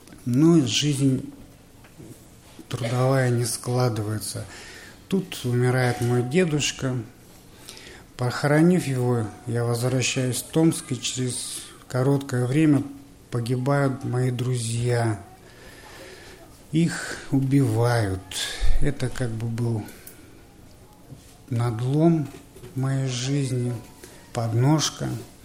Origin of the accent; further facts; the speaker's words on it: Taldykorgan, Jetisu Region, Kazakhstan; born there; Я родился в Казахстане, в городе Талдыкургане. Воспитывали мои бабушка и дедушка, моего отца.